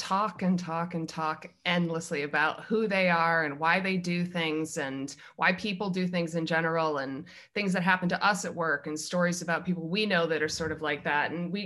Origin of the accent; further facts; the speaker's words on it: Midwest, United States; I think that's because I'm from the Midwest and I don't know if that exists anymore.